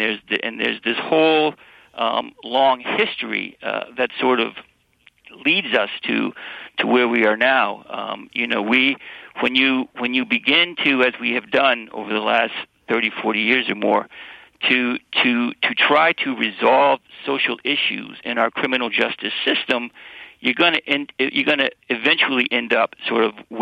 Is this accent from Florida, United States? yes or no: no; Westland, Michigan, United States; also born or lived in Detroit; I was born in Detroit. In the 60s, in the early 60s, and my grandparents lived in Inkster in the companion community to Westland.